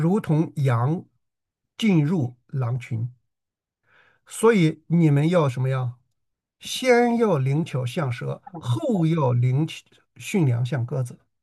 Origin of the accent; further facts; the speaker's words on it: China; 而不是我们中国人啊有一个我认为是一个不太智慧的做法啊